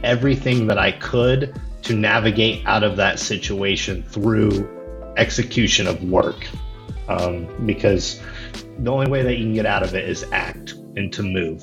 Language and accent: English; Indiana, United States; moved away as an adult; now in Austin, United States; So I moved from Indiana, my home state, to Austin.